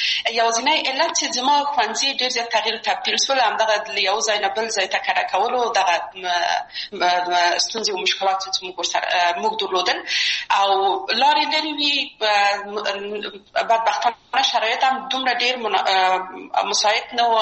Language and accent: Pashto; Kabul, Afghanistan; یو خو موږ د مګریانو په ساحه کې لوی سوي وو، هلته زموږ بلدتیا ډېره زیاته وه